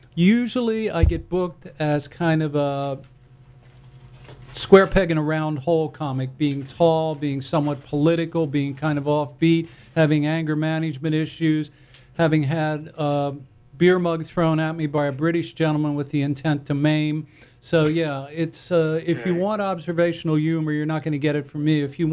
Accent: Pennsylvania, United States; I'm from Pennsylvania Dutch country, and I shun all publicity

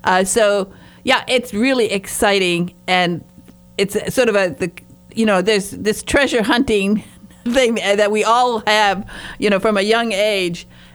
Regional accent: Michigan, United States; And I'm Michigan. I'm a Michigander.

